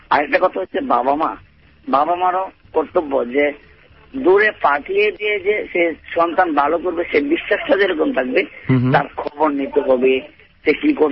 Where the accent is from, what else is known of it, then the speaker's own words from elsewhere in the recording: Kishoreganj, Dhaka Division, Bangladesh; now in Chittagong, Bangladesh; আমার দেশের বাড়ি কিশোরগঞ্জ।